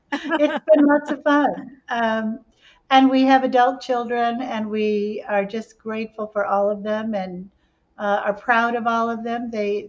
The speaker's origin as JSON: {"language": "English", "town": "Unadilla", "region": "New York", "country": "United States", "tie": "born or raised there", "said": "In a little town called Unadilla. And Unadilla is on the Susquehanna River. It's very near Cooperstown."}